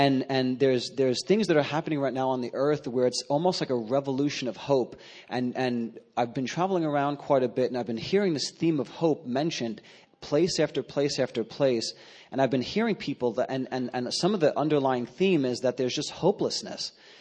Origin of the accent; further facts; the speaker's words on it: New York, United States; I was raised in New York. And there was this mentality that was so permeating the culture that I was from. I'm from the Italian culture.